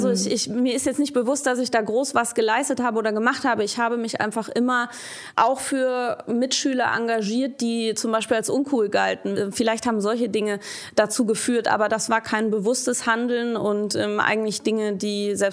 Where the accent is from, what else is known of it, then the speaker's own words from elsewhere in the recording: Rhineland, Germany; born there; Ich bin natürlich auch gebürtige Rheinländerin.